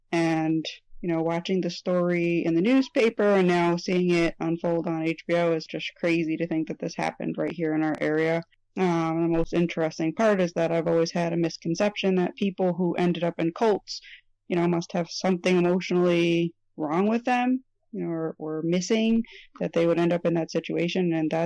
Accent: New York, United States; I'm from the Capital Region in upstate New York

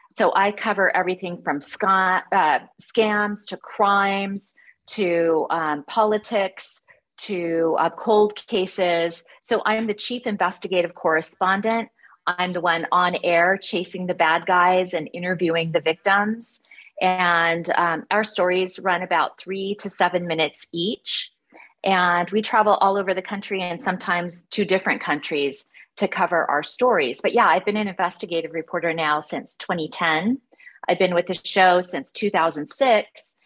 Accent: United States; born there; And so I was born in the United States. And so I'm a first generation product of their marriage.

